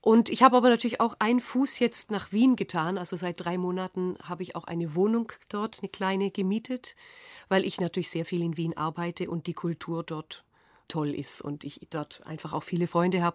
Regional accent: Tuttlingen, Baden-Württemberg, Germany; Natürlich ist Tuttlingen Heimat in dem Sinne Ursprung. Ja, und da kehre ich auch immer wieder hin zurück. Aber die Heimat, wo ich dann wirklich mich wohlfühle, das ist wohl schon Griechenland geworden in den letzten Jahren.

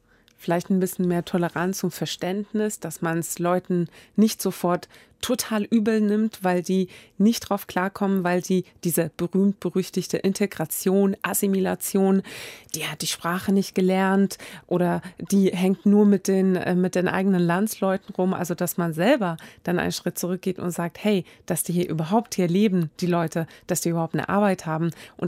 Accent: Sweden; now in Germany; Denn ich bin ja in Schweden aufgewachsen und bin hier gelandet.

